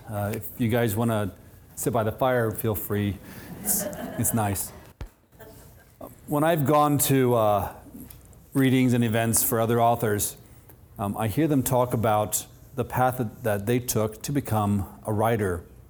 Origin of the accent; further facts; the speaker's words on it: Missouri, United States; I grew up in Missouri.